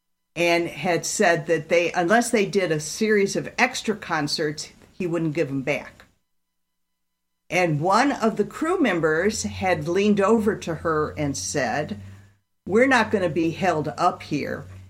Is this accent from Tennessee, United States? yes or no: no; Detroit, Michigan, United States; we need representatives from the Midwest. I grew up in Detroit.